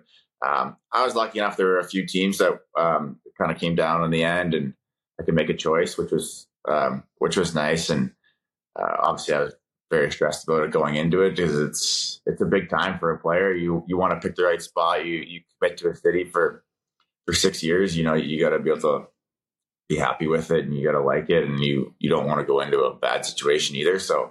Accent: East Coast, United States; also born or lived in Colorado; I'm from the East Coast and family's out there and stuff. And then I played in Colorado for 4 years.

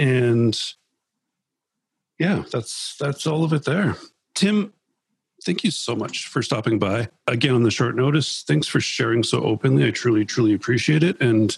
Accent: Canada; As a Canadian

